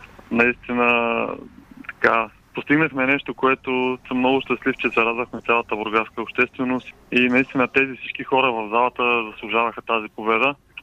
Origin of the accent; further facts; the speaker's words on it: Burgas, Burgas Province, Bulgaria; Нефтохимик винаги ми е било на сърце, все пак съм си бургазлия.